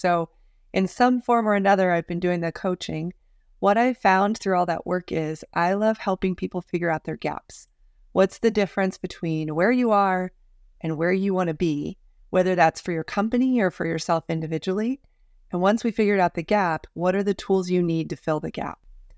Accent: Del Norte, Colorado, United States; So I grew up in small town Colorado, Del Norte, which is southern Colorado, about 1,800 people.

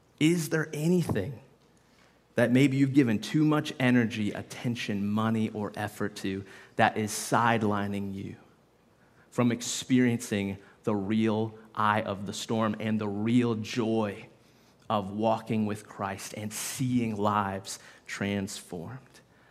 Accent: Kansas City, Missouri, United States; Now, I said earlier, I'm from Kansas City. We love KC.

